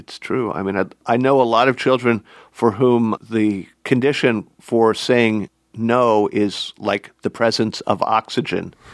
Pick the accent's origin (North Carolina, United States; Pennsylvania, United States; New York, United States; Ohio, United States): Pennsylvania, United States; Philadelphia; I'm a Philadelphian, a native Philadelphian, where we serve both revenge and pastrami cold.